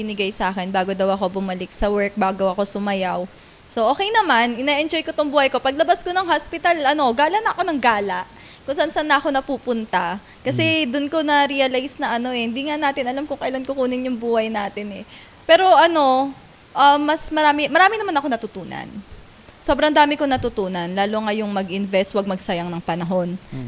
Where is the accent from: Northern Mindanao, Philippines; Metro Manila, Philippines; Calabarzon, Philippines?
Metro Manila, Philippines; Taguig; sabi ko, taga-Taguig ako.